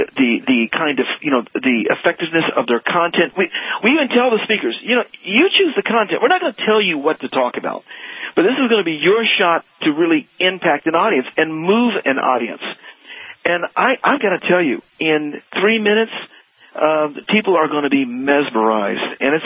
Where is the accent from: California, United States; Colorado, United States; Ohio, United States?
Ohio, United States; Dayton; moved away as an adult; now in Dallas, United States; But 12 years ago, when we moved to Dallas from Dayton, Ohio, is where we were originally from, she was struggling.